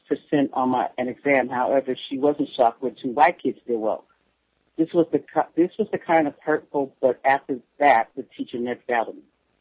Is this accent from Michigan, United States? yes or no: no; California, United States; born there; I'm Vietnamese, and I was born in California.